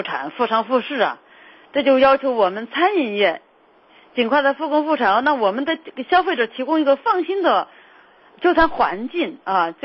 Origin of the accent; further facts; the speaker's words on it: Shaanxi, China; 我们陕西人啊，或者是我们和过去爱吃野味这种事情呢